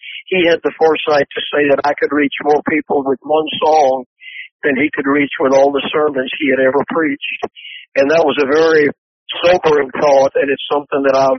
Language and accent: English; Commerce, Georgia, United States; I'm not just … from Commerce, Georgia, but I'm … from Commerce, Georgia